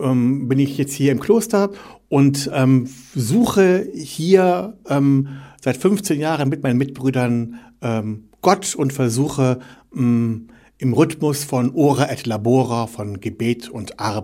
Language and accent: German; Rhineland, Germany; Ich bin katholisch aufgewachsen im Rheinland. Da komme ich her. Da ist man katholisch